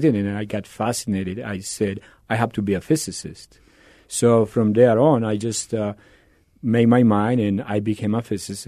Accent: Colombia; I'm from Colombia originally in South America. And at the time when I was growing up, he was quite a huge figure.

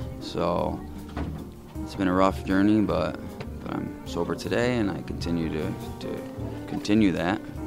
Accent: Syracuse, New York, United States; also born or lived in Binghamton; I'm originally from Binghamton. Came up here when I was about 6, though, and I've been in Syracuse ever since.

